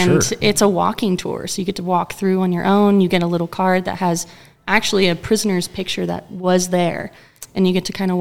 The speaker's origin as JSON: {"language": "English", "region": "California", "country": "United States", "tie": "born or raised there", "said": "because I grew up in California, and yeah, I can go to Tahoe and stuff"}